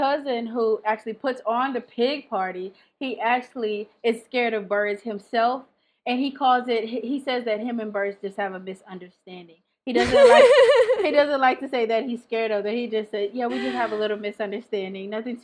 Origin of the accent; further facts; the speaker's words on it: St. Louis, Missouri, United States; Or I'm from St. Louis, Missouri, so … was huge at the time.